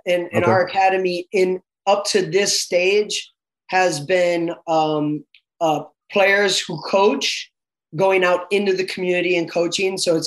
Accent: Minnesota, United States; And when I was growing up in Minnesota all those years, I'd have to find an indoor facility.

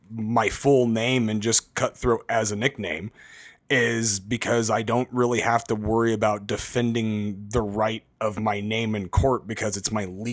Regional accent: Utah, United States; No, I'm from Utah.

